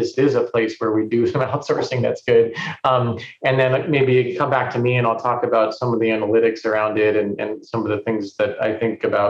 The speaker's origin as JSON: {"language": "English", "region": "California", "country": "United States", "said": "I come from Silicon Valley."}